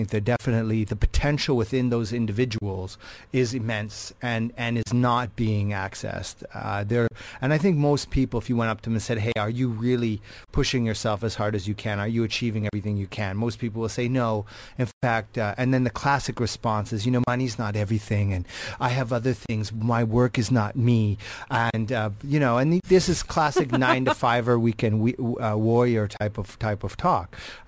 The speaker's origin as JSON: {"language": "English", "country": "Canada", "said": "Yeah, I'm Canadian."}